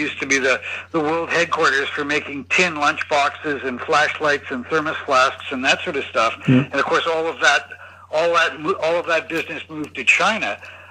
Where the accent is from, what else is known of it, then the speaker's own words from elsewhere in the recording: Canada; also born or lived in Tokyo, Japan; now in Hong Kong; I am originally from Canada. I lived in Tokyo from 1989 till 1992, and I've been here in Hong Kong ever since.